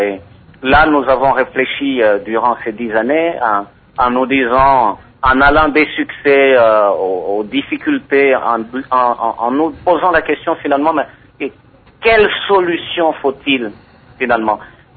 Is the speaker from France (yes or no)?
no; DR Congo; Écoutez, nous sommes des Congolais, il est possible que nous fassions quelque chose pour aider nos communautés les plus délaissées à développer des capacités de changer leurs conditions de vie, à créer des solutions.